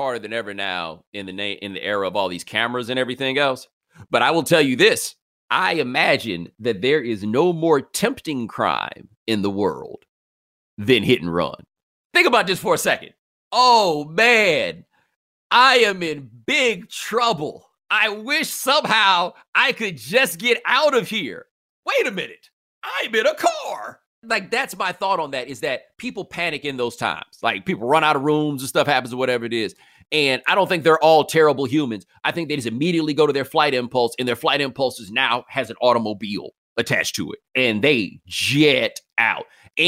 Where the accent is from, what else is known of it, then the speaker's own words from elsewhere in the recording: Houston, Texas, United States; I'm from Houston, so we don't walk nowhere.